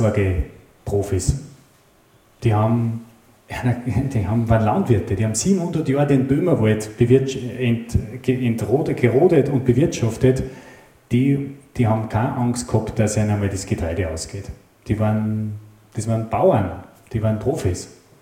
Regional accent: Upper Austria, Austria; gleich bei uns im Mühlviertel oben.

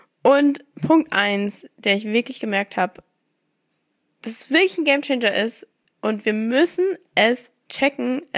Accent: Mannheim, Baden-Württemberg, Germany; In Mannheim, wo ich herkomme, in die Toskana Deutschlands, da ist einfach so gefühlt schon 20 Grad.

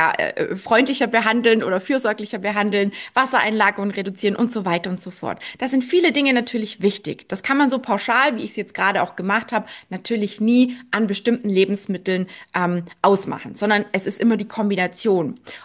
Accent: Baden-Württemberg, Germany; born there; ich bin da auch so ein kleiner Schnäppchenjäger, ne, so der gebürtige Schwabe

